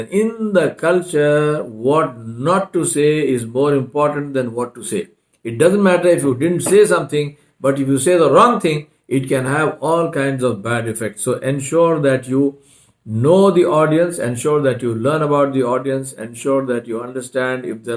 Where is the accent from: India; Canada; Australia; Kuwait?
India; English is a second language; now in United States; I'm Indian. I am very comfortable living in America. I speak English fluently. I have lived here for many years. But I am Indian. My soul is Indian.